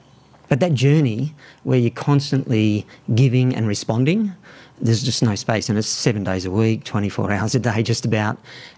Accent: Berry, New South Wales, Australia; I grew up in Berry on the south coast.

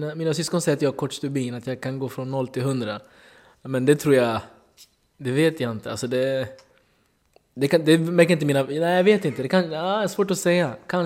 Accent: Norrköping, Östergötland, Sweden; also born or lived in Netherlands; Och eftersom jag är från Norrköping.

